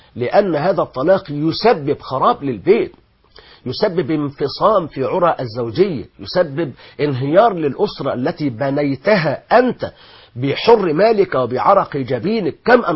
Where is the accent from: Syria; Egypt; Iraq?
Egypt; أنا شخصيا كمصري